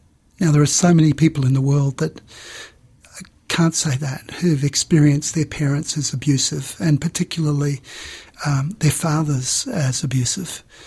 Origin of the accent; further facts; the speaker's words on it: Australia; I felt it was good as an Australian citizen who has great reservations about the capitalist political economy